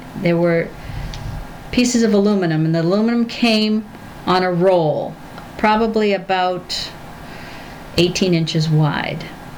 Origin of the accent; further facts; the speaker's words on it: Arlington, Massachusetts, United States; Originally, I'm from outside of Boston.